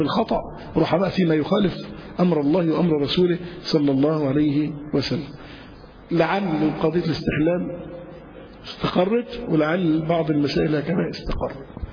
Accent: Egypt

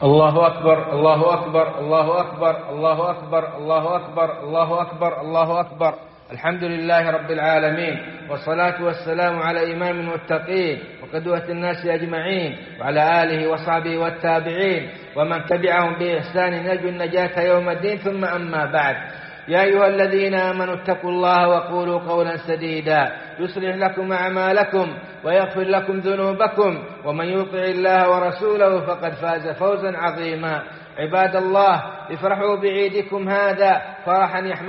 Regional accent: Saudi Arabia; اللهم ادم على بلادنا السعودية أمنها وإيمانها ومقدساتها وقيادتها ورجال أمنها

